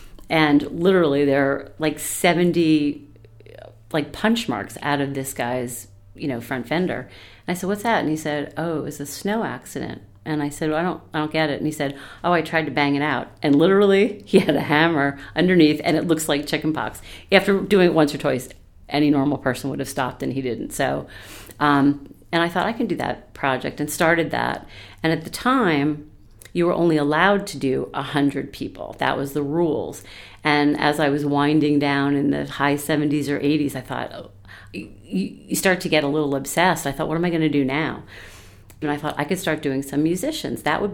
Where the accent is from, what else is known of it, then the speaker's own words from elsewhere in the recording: Sinking Spring, Pennsylvania, United States; I'm originally from Berks County, grew up in Sinking Spring, a little town. One Spring, not Springs, Sinking Spring.